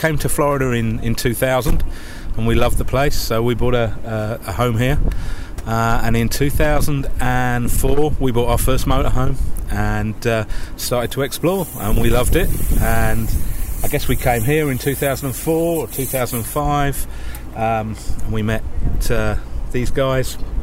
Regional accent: East of England, United Kingdom; I'm from England, Cambridgeshire in England.

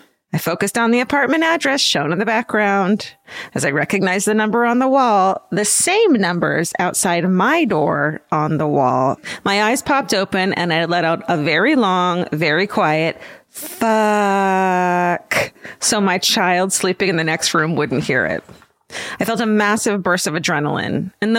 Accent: San Diego, California, United States; I was a single mom to a young son of 9 at the time, living in my hometown of San Diego. We lived in a small apartment in the neighborhood where I grew up, a suburb called Claremont.

